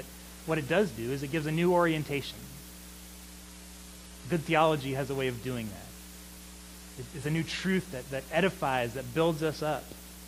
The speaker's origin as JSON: {"language": "English", "country": "United States", "said": "on the one hand, I'm an American. I'm invested in this. I love this country and I care about it."}